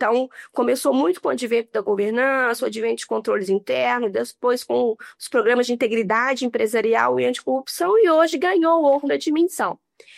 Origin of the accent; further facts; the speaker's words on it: Riacima, Minas Gerais, Brazil; accent: mineiro; É, todo mundo vai ver que eu sou mineira pelo sotaque, né? Então, eu cresci numa cidade bem pequenininha, que se chama Riacima, em Minas Gerais.